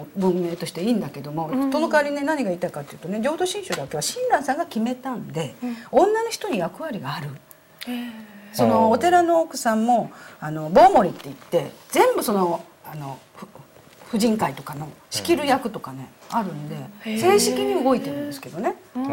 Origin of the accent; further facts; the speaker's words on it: Wakayama, Japan; born there; also born or lived in Nara / Kameyama / Osaka; 両親が和歌山出身の人なので、うんうんうん、家ではもう全くそっちの言葉でしょ、うん、で私自身は和歌山に生まれて奈良へ行って、それで三重県で亀山っていうところで小学校に入って、それから、うん、そうそうそう、亀山モデルの亀山、うん、それから大阪へ移動して